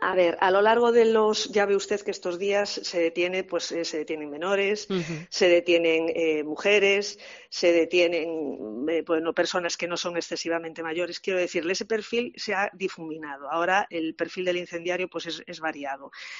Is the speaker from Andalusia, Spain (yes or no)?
no; Ourense, Galicia, Spain; Soy de Ourense, con lo cual, bueno, pues desgraciadamente puedo decirle que nos llevamos la palma en materia de incendios forestales.